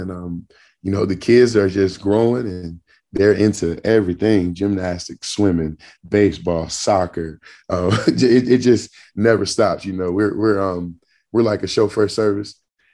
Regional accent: Jasper, Texas, United States; now in Atlanta, United States; he also has roots back in Louisiana, which is not very far from my hometown in Jasper.

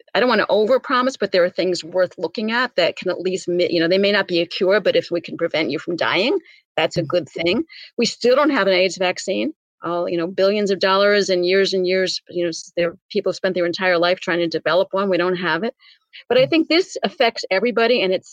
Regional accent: New Jersey, United States; also born or lived in California; Didn't everybody grow up in New Jersey? I grew up in New Jersey with a little bit of California.

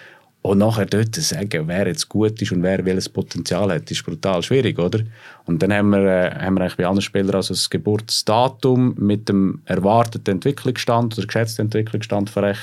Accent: Switzerland; Was wir bei uns in der Schweiz im generell extrem merkt, wir haben extrem viel Einfluss.

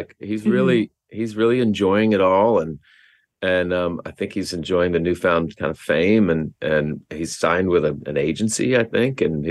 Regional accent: Oklahoma, United States; I grew up in Oklahoma. You know, my job before and being paid as an actor was mowing lawns for $20 a lawn.

